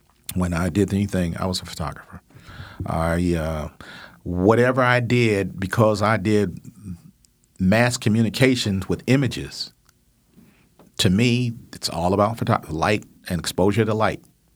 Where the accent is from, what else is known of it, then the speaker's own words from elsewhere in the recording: Ann Arbor, Michigan, United States; I'm being from Ann Arbor. I knew the town. I knew the city.